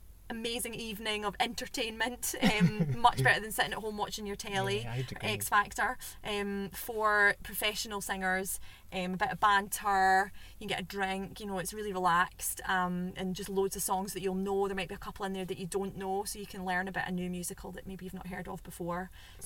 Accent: East Kilbride, Scotland, United Kingdom; now in Glasgow, United Kingdom; I'm from East Kilbride originally, and I live in Glasgow.

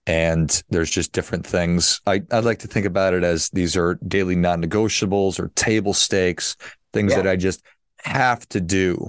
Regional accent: Midwest, United States; I've got friends all over the place, as we all do, but I grew up in the Midwest.

